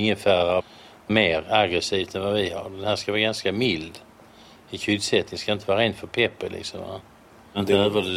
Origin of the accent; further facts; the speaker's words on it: Malmö, Skåne, Sweden; De där svenska klassiska bröderna som jag växte upp med i Malmö, det var ju alla bröd söta.